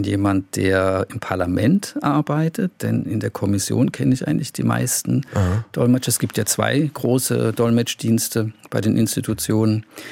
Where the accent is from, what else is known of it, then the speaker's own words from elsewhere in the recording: Karlsruhe, Baden-Württemberg, Germany; also born or lived in Ohio, United States; Ja, ich bin in Karlsruhe aufgewachsen. Ich war während der Gymnasialzeit ein Jahr in den USA als Austauschschüler.